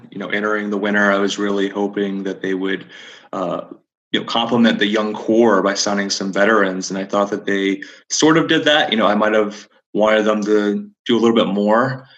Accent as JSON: {"language": "English", "region": "Florida", "country": "United States", "tie": "born or raised there", "said": "I grew up around Central Florida"}